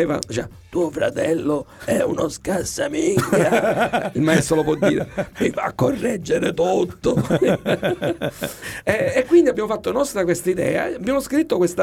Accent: Palermo, Sicily, Italy; Salve, salve e soprattutto sono palermitano.

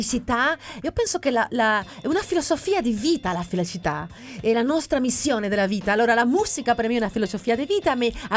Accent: Havana, Cuba; born there; Italian is a second language; Sono nata a Cuba, e Alamar è il quartiere di La Habana où sono nata.

